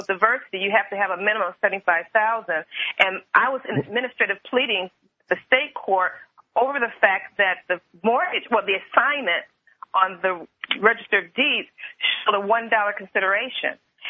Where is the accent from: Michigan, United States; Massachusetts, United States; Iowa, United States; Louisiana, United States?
Michigan, United States; I'm actually from Michigan. I'm currently visiting Texas.